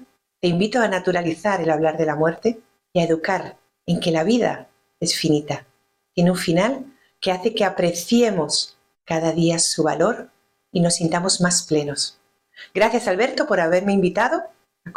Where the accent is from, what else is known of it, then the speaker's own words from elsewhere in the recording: Spain; born there; Soy española de nacimiento y colombiana de corazón. Vivo en la región de Murcia, en Los Urrutias, un pueblecito pequeñito al lado del Mar Menor.